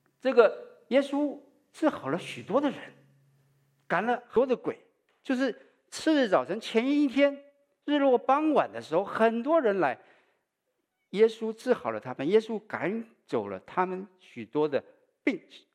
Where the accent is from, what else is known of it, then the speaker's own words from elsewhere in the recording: Taiwan; 我是从台湾来的